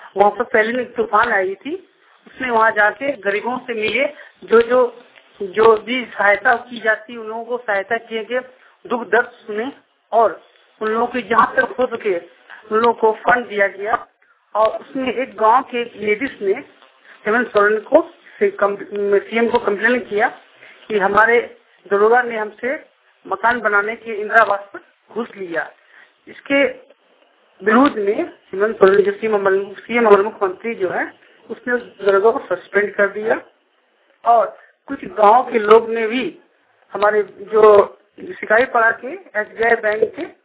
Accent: Jharkhand, India; मैं डेंगा पड़ा में रहता हूँ। झारखंड मेरा जिला हो गया, डिस्ट्रिक्ट हो गई, दुमका हमारा जिला हो गया, स्टेट मेरा झारखंड हो गया।

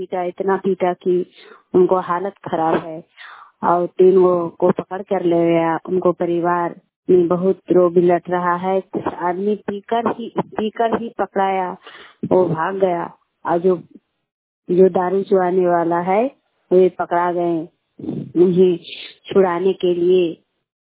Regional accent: Domawar, India; घर डोमावर है।

